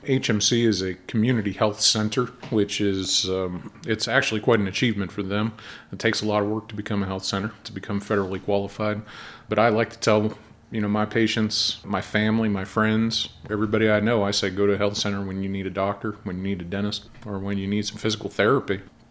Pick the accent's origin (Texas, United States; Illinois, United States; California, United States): Texas, United States; El Paso; I'm from El Paso, Texas, where I spent the last 8 years or so.